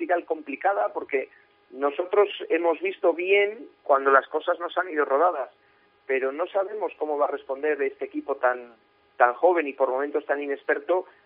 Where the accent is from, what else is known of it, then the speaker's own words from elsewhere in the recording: Valladolid, Castile and León, Spain; como vallisoletano